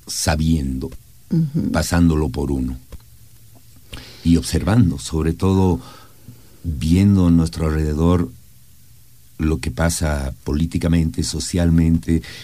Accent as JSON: {"language": "Spanish", "region": "La Paz", "country": "Bolivia", "tie": "born or raised there", "said": "Yo he tenido la suerte de pasar casi toda mi infancia en Calacoto, cuando todavía las calles ni siquiera estaban asfaltadas, una calle de tierra, frente a un cerro"}